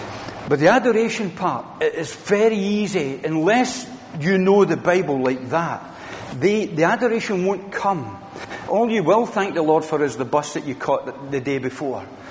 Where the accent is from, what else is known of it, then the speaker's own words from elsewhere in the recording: London, United Kingdom; We don't meditate in this country. Meditation is for the East. We are from the West. We are Londoners.